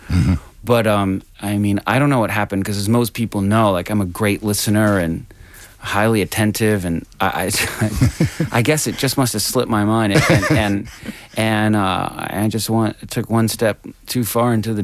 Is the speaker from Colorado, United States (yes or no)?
no; North Carolina, United States; it was really easy to play because I'm from North Carolina.